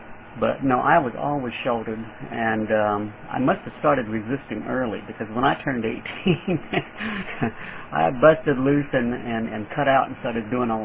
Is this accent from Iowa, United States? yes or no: yes; Iowa, United States; also born or lived in Florida; that's why I was born in Florida. He was in the, you know, at the Air Force, and he was stationed out of Eglin Air Force Base in Florida. But my mom and him both came from Iowa, so after he left the service, then they moved back to Iowa.